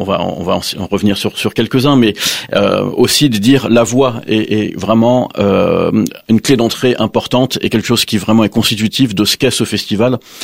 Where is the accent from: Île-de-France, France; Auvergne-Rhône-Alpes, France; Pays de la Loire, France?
Île-de-France, France; Je viens du Val d'Oise et je le revendique.